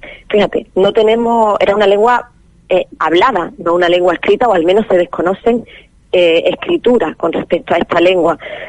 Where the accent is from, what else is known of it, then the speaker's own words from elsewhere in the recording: Canary Islands, Spain; accent: Canarian; los canarismos que actualmente seguimos usando en nuestra lengua canaria, nuestro dialecto.